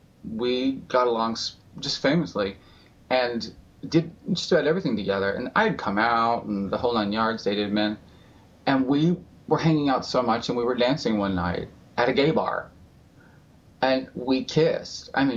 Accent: the South, United States; because as a Southerner, I want some people to have something to talk about.

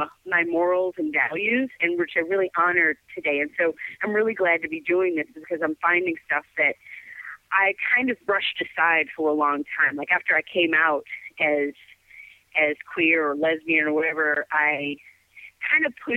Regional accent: Houston, Texas, United States; also born or lived in Birmingham; Well, I was actually born in Birmingham, but I did grow up and spend a lot of my life in Houston, Texas.

